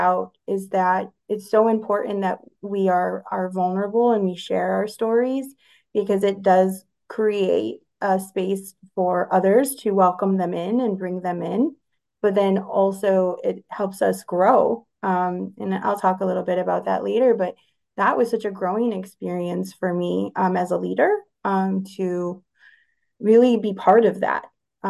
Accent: Chicago, Illinois, United States; So, I grew up in Chicago, in the city, the actual Chicago.

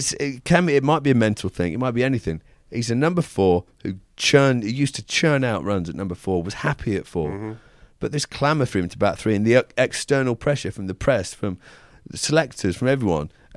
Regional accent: England, United Kingdom; We're English. We make our best player captain. That's how we do it.

